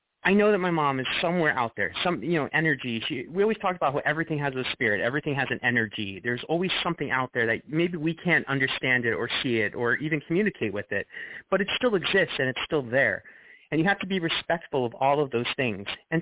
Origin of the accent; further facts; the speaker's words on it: Long Island, New York, United States; I grew up in Long Island. So, you know, being an actor seems kind of, well, you know, there you are.